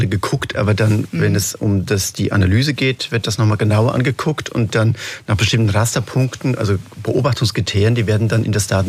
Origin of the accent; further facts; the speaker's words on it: Karlsruhe, Baden-Württemberg, Germany; Also, ja, aber man erkennt dann als Karlsruher dann eben die Straßen in Karlsruhe